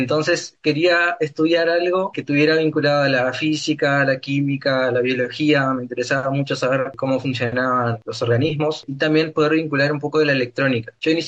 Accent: Artigas, Uruguay; Yo soy de Artigas, egresé del liceo en 2017.

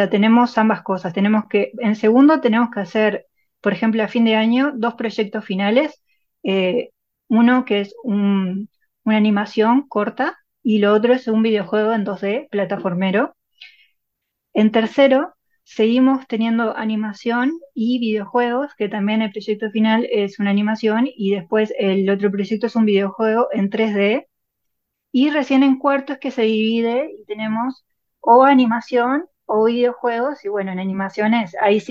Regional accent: Montevideo, Uruguay; yo soy de Montevideo.

